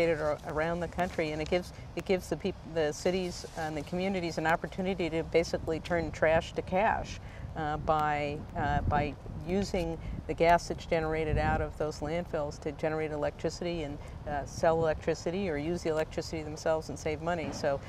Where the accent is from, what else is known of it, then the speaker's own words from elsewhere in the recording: Los Angeles, California, United States; My hometown of Los Angeles, California, used to have almost over 300 days a year where the air was so polluted